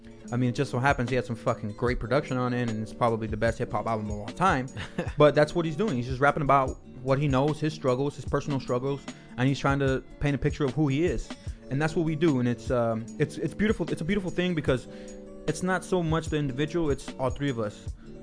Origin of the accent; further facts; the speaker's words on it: Wilmington, United States; growing up in Wilmington, I mean, you know, you live in Wilmington.